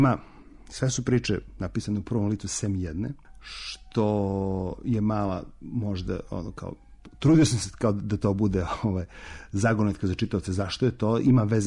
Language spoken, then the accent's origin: Serbian; Montenegro; moved away; also born or lived in Belgrade / Germany / United States; Ja sam iz Crne Gore, 6 godina sam živio u Beogradu, onda sam krenuo sa seljakama u naučne svrhe, prvo u Njemačku, pa onda u Ameriku